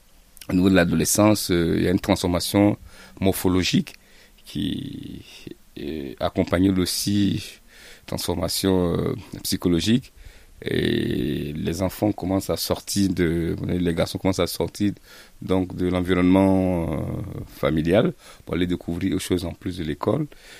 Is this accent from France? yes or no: no; Côte d’Ivoire; Parce que moi, j'ai grandi aussi à l'époque en Côte d'Ivoire, parce que je suis originaire de la Côte d'Ivoire, dans un quartier un peu chaud.